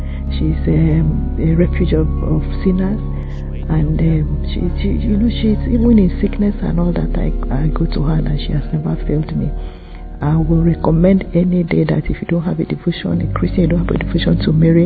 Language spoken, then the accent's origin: English; Nigeria; and I'm from Nigeria.